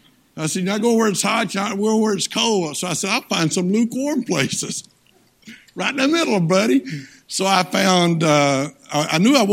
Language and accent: English; Tennessee, United States; I'm from Tennessee Hillbilly, you know, and so she's a rich little Atlanta girl.